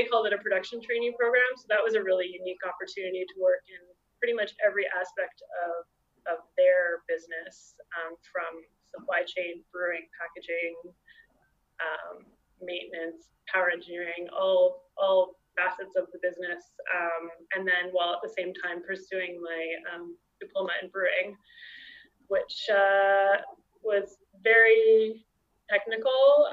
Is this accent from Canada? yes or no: yes; Vancouver, British Columbia, Canada; I was a university student at UBC. I grew up in Vancouver, and went to UBC and was doing a chemical engineering degree there.